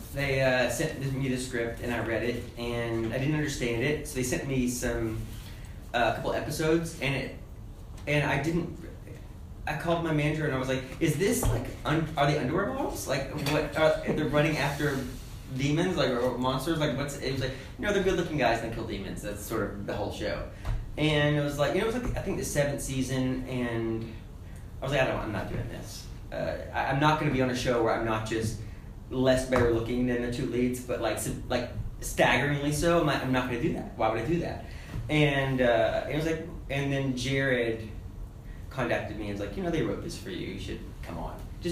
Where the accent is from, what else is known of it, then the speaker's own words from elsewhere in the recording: Australia; I'm Australian, I didn't pay to come here.